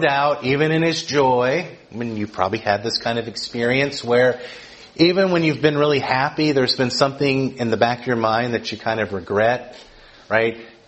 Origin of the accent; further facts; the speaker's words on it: Georgia, United States; accent: Southern; I don't sound Southern here because after going to school in St. Louis and studying in England and France and so forth and living in Kentucky and being ridiculed everywhere I went for my Southern accent, I don't have a Southern accent.